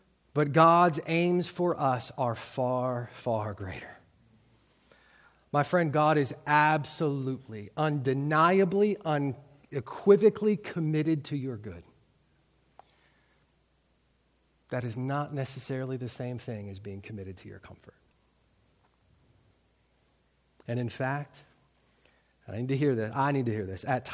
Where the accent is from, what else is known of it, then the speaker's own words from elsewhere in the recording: United States; I'm from South Montgomery County, so we have a lot of government workers in our neck of the woods.